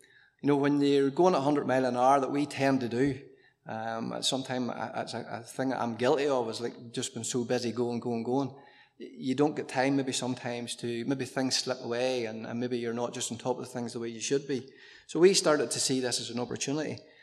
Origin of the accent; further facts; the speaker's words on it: Northern Ireland, United Kingdom; I'm educating them now that we're from Northern Ireland, and they're getting that now.